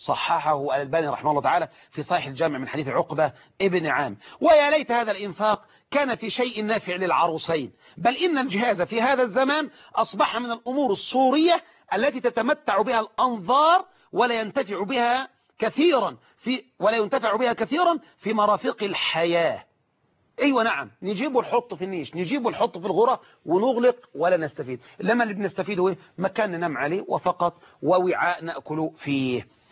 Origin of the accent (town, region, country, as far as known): Egypt